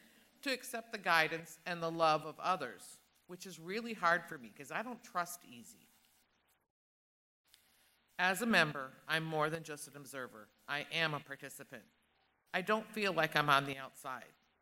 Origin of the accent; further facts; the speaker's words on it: Thompsonville, Michigan, United States; I was raised in Thompsonville at the end of a dirt road right before it became a seasonal road, which is the two-track.